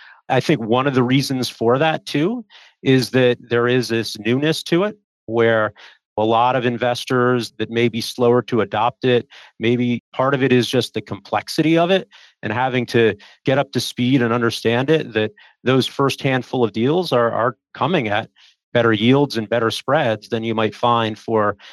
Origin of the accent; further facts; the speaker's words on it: Hamden, Connecticut, United States; But I grew up in Hamden, Connecticut.